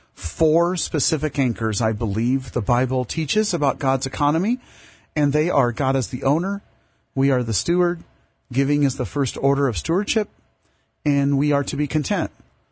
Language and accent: English; Arcadia, California, United States; Born and raised in Arcadia, California, 49 years ago.